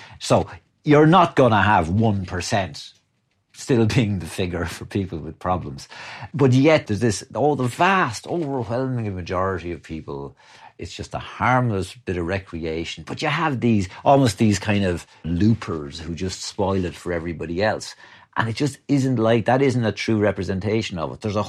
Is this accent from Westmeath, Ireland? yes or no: yes; Athlone, Westmeath, Ireland; Like, I'm from Athlone, and here we are, like, at the town where the team I supported, you know, as a lad, becomes famous